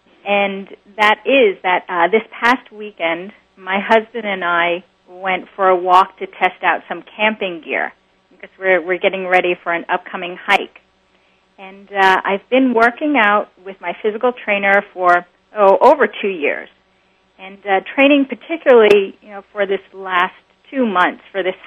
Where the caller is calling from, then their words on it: Brooklyn, New York, United States; I'm calling in from Brooklyn, and I just finished reading your book, Richard